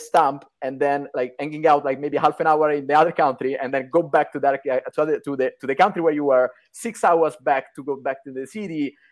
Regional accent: Rome, Lazio, Italy; also born or lived in New York, United States; So as you mentioned, I'm Italian, born and raised in Rome. I got part of my education in Italy, part of my education in the States, in New York.

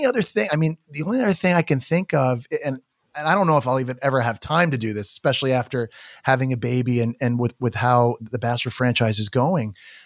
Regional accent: Canada; I'm Canadian

